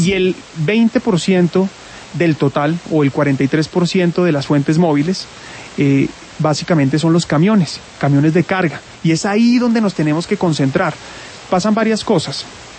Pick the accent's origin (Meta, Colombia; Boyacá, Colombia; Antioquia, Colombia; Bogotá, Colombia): Bogotá, Colombia; En Bogotá. Yo siempre he vivido en la ciudad, en Bogotá. Soy bogotano